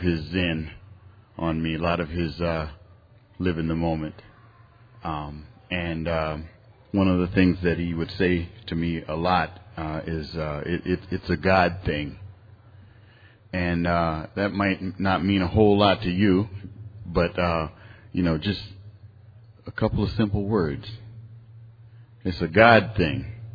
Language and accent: English; Las Vegas, Nevada, United States; also born or lived in San Diego; And I'm from Las Vegas. And I actually spent a lot of years here because this is where what I claim is home, San Diego.